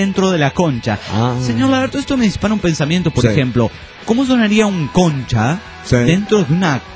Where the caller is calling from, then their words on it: Guatemala; de Guatemala.